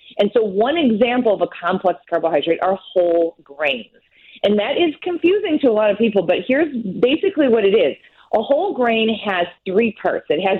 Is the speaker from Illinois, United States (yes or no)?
yes; Chicago, Illinois, United States; I mean, we're from Chicago. Pizza is a food group.